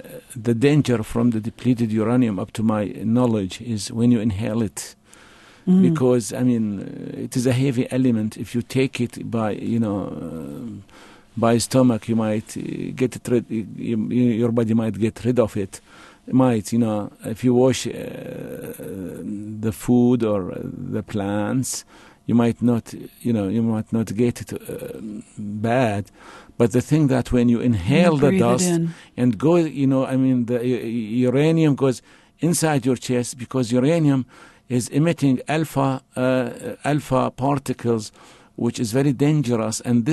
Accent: Fallujah, Al Anbar, Iraq; English is a second language; I'm from Fallujah. Yes, I'm from a city of Fallujah, which were almost completely destroyed by the war.

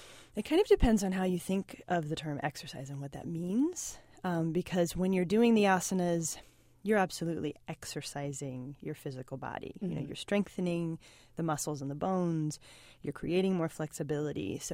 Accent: Oregon, United States; And I grew up in Oregon, so I had known about yoga even from younger than

